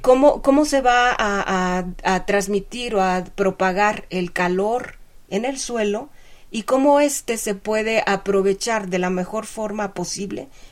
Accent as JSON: {"language": "Spanish", "region": "Veracruz", "country": "Mexico", "lives_now": "Mexico City, Mexico", "said": "Yo soy veracruzana, llegué a la Ciudad de México a estudiar estudios de posgrado"}